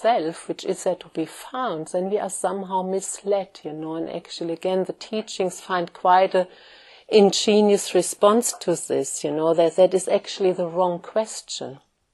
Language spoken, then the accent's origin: English; Germany; now in England, United Kingdom; me entering Germany, coming to my home country, you know, something is relaxing